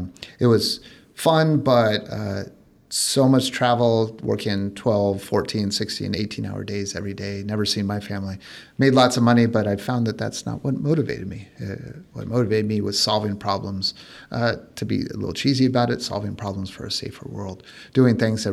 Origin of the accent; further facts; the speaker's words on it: South Korea; also born or lived in Germany; now in United States; I started out as a military brat living overseas. So I grew up in Korea and Germany. I actually spent very little time in the States until I came back for college.